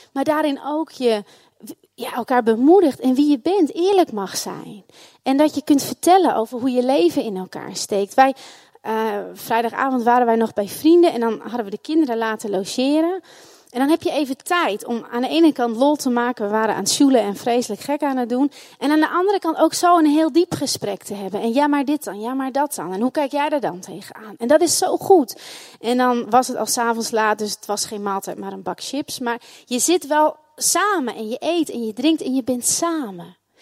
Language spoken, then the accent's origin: Dutch; Netherlands; Nou, daar zijn wij Hollanders echt